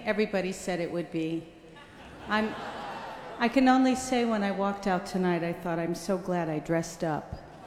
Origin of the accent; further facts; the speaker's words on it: United States; I just wanted to say on this particular day, as an American, I'm so grateful for your support.